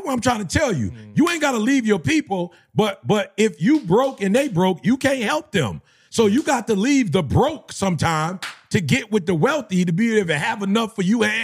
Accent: Chicago, Illinois, United States; also born or lived in Detroit, Michigan; I'm from Chicago. Then we moved to Detroit.

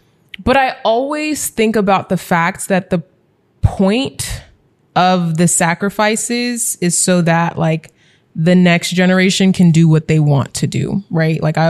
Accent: Nigeria; and then just being Nigerian and constantly deferring to authority and deferring to elders.

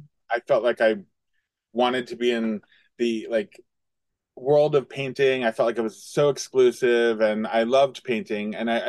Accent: Westchester, New York, United States; growing up in Westchester, so you're in such close proximity to the city.

